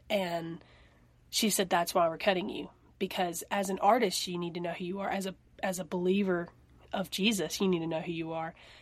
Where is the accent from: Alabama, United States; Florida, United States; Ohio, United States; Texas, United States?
Alabama, United States; now in Nashville, United States; I love country. That's my roots. I'm from Alabama.